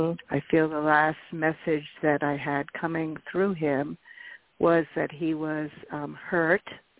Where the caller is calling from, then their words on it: Erie, Pennsylvania, United States; Erie, Pennsylvania.